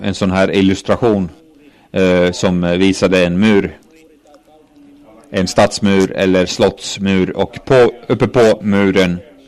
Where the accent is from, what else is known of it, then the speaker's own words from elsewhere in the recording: Kajaani, Kainuu, Finland; Jag är ju från Kajana, och där finns slottsruiner vid älven